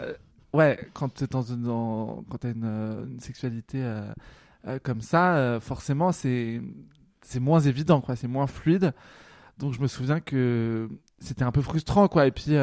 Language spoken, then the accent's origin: French; Paris, Île-de-France, France; Après, j'ai grandi à Paris.